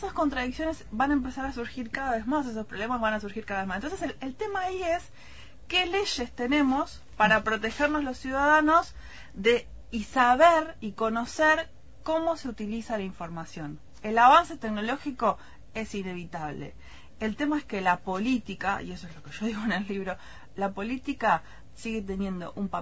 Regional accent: La Plata, Buenos Aires Province, Argentina; Yo soy platense, así que era una cosa pendiente que tenía presentarlo acá en la ciudad.

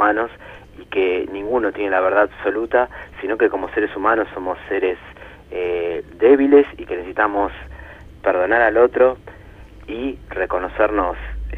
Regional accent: Argentina; como argentinos tenemos que reconocernos hermanados en nuestros hermanos latinoamericanos

